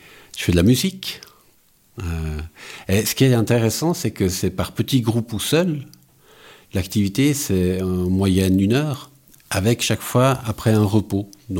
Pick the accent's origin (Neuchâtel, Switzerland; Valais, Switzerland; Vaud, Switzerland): Vaud, Switzerland; Lausanne; Déjà parce que moi, je viens de Lausanne.